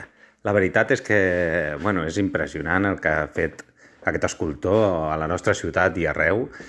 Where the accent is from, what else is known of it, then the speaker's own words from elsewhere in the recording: Reus, Catalonia, Spain; sóc de Reus